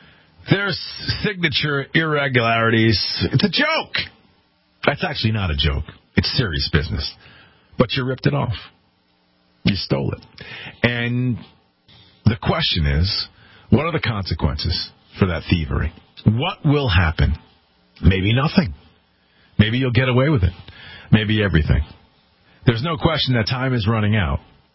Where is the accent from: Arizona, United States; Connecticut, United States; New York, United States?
Connecticut, United States; In my home state of Connecticut, right?